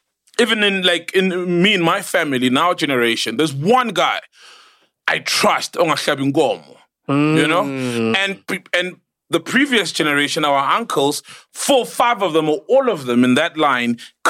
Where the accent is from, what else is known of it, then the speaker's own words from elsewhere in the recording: United States; this is my culture. I'm American, from America or whatever.